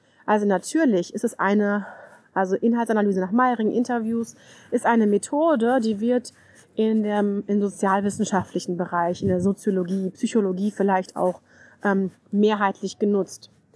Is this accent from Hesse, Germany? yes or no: yes; Hanau, Hesse, Germany; ich komme aus Hanau in der Nähe von Frankfurt